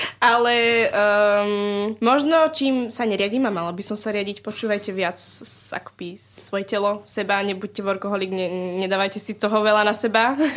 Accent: Žilina Region, Slovakia; now in Bratislava, Slovakia; ja som z Oravy a od mala som vždycky chcela byť v Bratislave

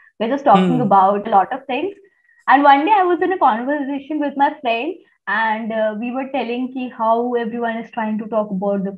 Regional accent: Bhopal, Madhya Pradesh, India; I come from Bhopal and Bhopal itself is a tier 2 city.

